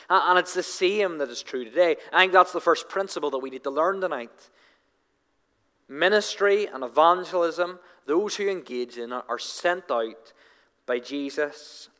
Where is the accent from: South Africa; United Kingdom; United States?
United Kingdom; Northern Ireland; because we're from Northern Ireland.